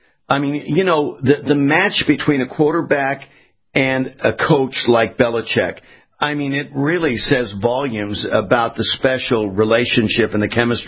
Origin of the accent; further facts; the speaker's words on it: West Coast, United States; and I was born and raised in the West Coast.